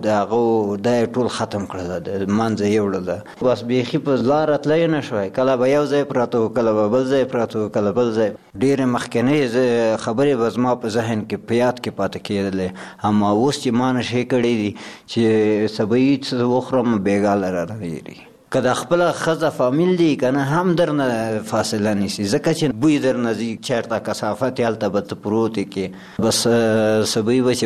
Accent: Logar, Afghanistan; او زه اوسیدونکی د لوګر د ولایت یم. زه چې ما خپل 15 کلن یم

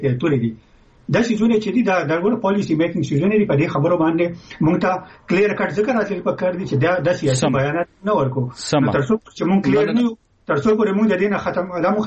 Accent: Khyber Pakhtunkhwa, Pakistan; چونکې مونږ د پښتونخوا یو مونږ دې صوبه کې

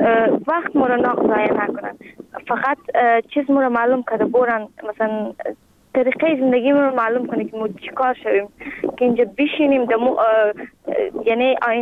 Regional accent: Afghanistan; now in Greece; از افغانستان آمدیم. در کمپ روسینا زندگی میکنم. یک ساعت از آتین فاصله دارم، نزدیک کمپ تیواس.

